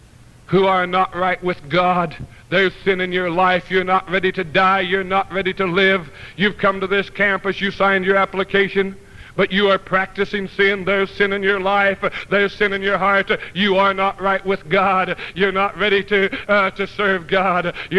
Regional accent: United States; I can go any place in the world, because I'm an American and I'm free.

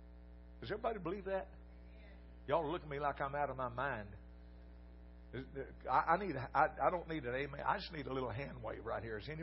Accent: Corsicana, Texas, United States; I'm a Texas preacher. And I'm from Corsicana. I'm not real highfalutin.

